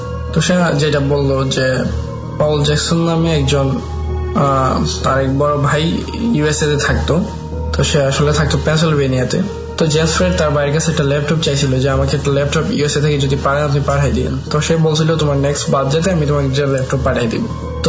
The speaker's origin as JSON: {"language": "Bangla", "town": "Brahmanbaria", "region": "Chittagong Division", "country": "Bangladesh", "tie": "born or raised there", "lives_now": "United States", "said": "আমি এখানে একটা স্টেট ইউনিভার্সিটিতে পড়াশোনা করতেছি আমার গ্রামের বাড়ি ব্রাহ্মণবাড়িয়াতে।"}